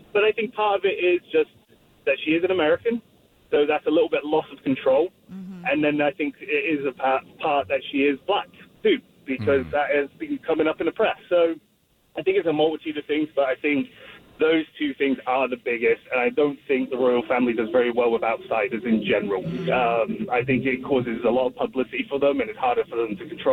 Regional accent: England, United Kingdom; I'm from England. The people in England are quite progressive.

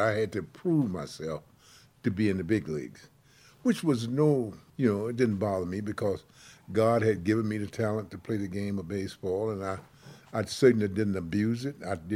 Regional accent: Mobile, Alabama, United States; as a little boy growing up in Mobile, Alabama.

